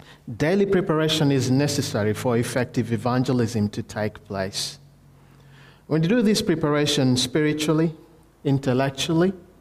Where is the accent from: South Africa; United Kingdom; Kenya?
Kenya; I grew up in Kenya. That's where I became a Christian. That's where I also went to Bible College.